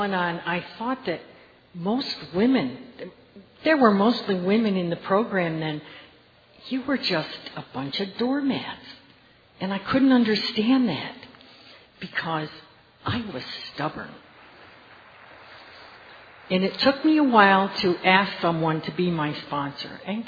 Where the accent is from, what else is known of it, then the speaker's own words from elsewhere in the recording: Warren, Pennsylvania, United States; from Warren, Pennsylvania.